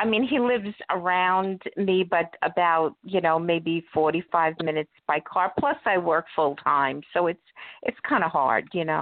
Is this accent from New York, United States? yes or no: yes; New York, United States; I'm from New York.